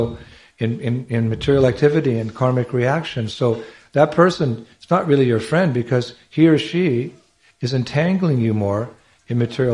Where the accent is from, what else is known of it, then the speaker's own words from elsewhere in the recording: California, United States; I'm a West Coast boy. I'm from California.